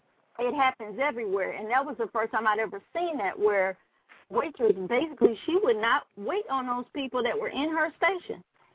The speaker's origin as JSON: {"language": "English", "region": "Midwest", "country": "United States", "said": "I'm from the Midwest, and that's where I first saw it. I was in Detroit."}